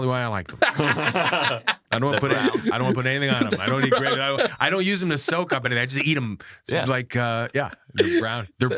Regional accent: United States; also growing up in the States, no one knew what Yorkshire pudding was

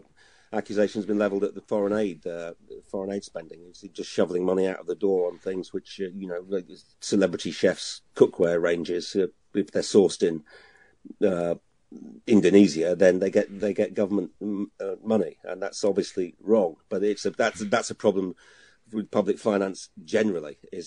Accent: Hull, Yorkshire and the Humber, United Kingdom; given that I'm from Hull and then going back up there for Christmas

